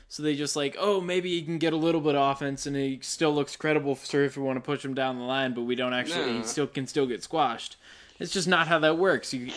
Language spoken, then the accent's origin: English; Chicago, Illinois, United States; born there; I was born in Chicago.